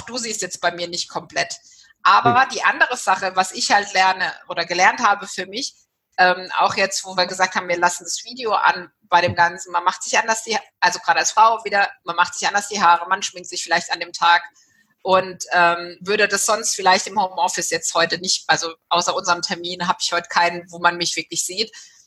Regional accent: Walldorf, Baden-Württemberg, Germany; Ich bin selbst in Waldorf aufgewachsen

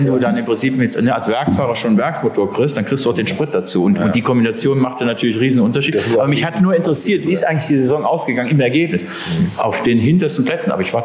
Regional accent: Germany; aber dazu hätte gehört Bernd Schneider für mich als Deutscher immer, Bernd Schneider ist mega

